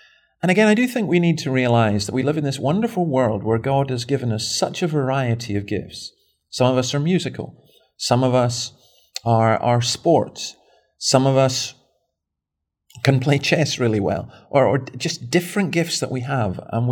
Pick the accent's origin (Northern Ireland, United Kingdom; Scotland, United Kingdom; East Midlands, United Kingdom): Scotland, United Kingdom; Well, not in Scotland, not in my home country.